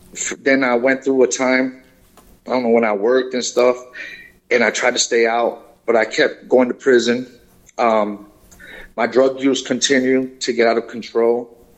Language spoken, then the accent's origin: English; Florida, United States; For me, it started when I was about 15 years old. Just the environment I grew up in Florida.